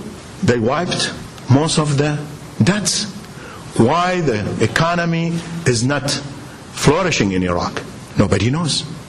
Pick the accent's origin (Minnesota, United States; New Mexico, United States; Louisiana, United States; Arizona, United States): Minnesota, United States; So asked me, where are you from? From Minnesota.